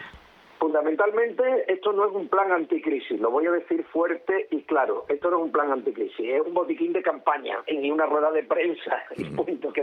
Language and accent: Spanish; Seville, Andalusia, Spain; born there; now in Canary Islands, Spain; no quedaremos canarios, porque aunque yo nací en Sevilla, ahora siendo hermana, yo soy canario y punto, porque a mí me da la real gana de serlo y se acabó.